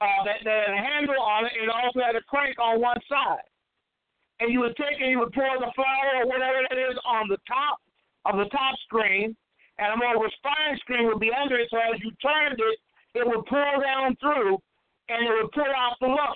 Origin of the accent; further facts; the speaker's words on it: Iowa, United States; You don't see it so much today, but I come from Iowa